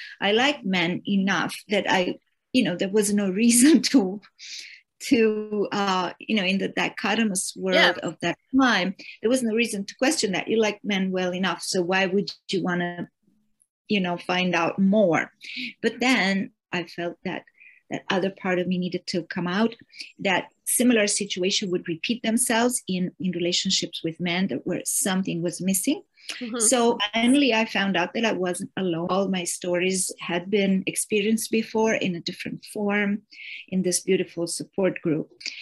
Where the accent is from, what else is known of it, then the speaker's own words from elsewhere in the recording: Rome, Lazio, Italy; So I was born and raised in Rome, Italy. I was 14 in 1968